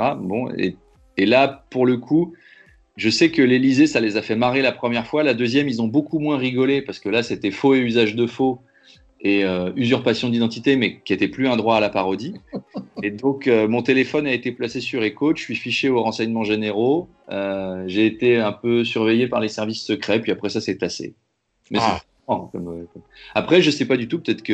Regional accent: Versailles, Île-de-France, France; Et puis, moi, je viens de Versailles, on en a parlé tout à l'heure

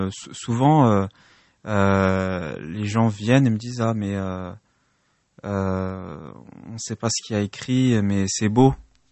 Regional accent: Paris, Île-de-France, France; du fait de ma double culture, parce que je suis né en France, je suis né à Paris, j'ai grandi ici.

